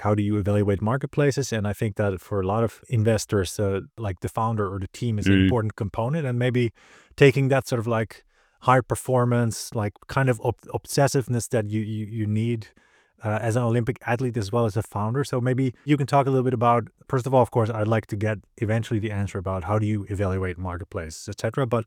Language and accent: English; Netherlands; accent: Dutch; English is a second language; we're both Dutch from the Netherlands originally.